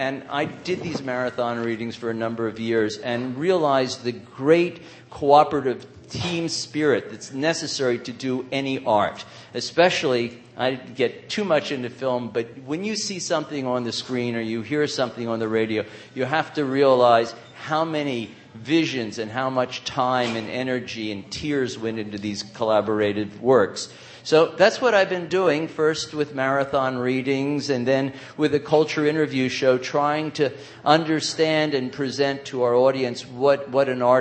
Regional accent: Philadelphia, Pennsylvania, United States; Well, I grew up in Philly and went to college in Rochester, New York.

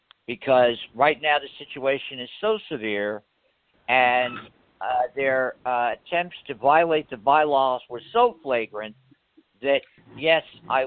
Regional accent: New York, United States; I'm a New Yorker.

